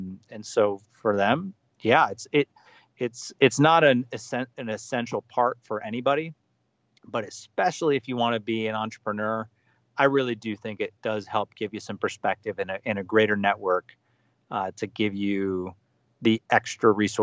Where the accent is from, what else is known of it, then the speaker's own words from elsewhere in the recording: Cleveland, Ohio, United States; My wife and I decided to move back to Ohio. We're both from Cleveland originally.